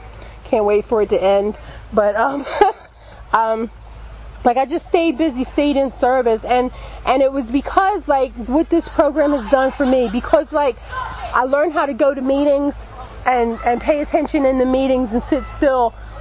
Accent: Philadelphia, Pennsylvania, United States; I'm from Philadelphia, and I got high all over that city.

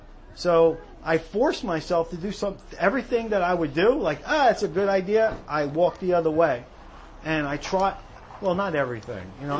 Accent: Brooklyn, New York, United States; I was like, damn right they do, man. I'm from Brooklyn. Your rims gotta look nice, man.

